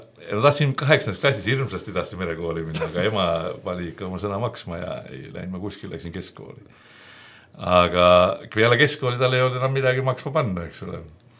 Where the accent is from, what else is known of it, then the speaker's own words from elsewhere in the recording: Paide, Järva County, Estonia; also born or lived in Põltsamaa; Aga kasvasin põhiliselt Paides, vahepeal küll mõnda aega Põltsamaal, aga üldiselt Paides ja lõpetsin, Paides käsin lasteaias ja siis käsin koolis ja lõpetsin 69 Paide keskkooli.